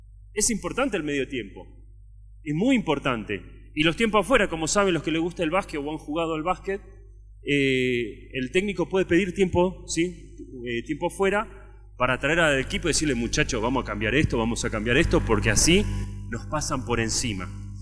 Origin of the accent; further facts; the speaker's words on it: Argentina; Soy de Argentina.